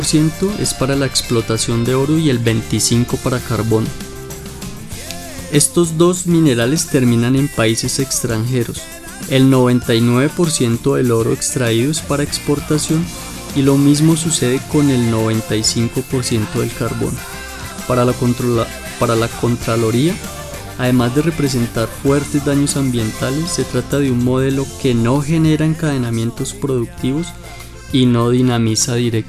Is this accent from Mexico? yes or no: no; Colombia; yo como colombiano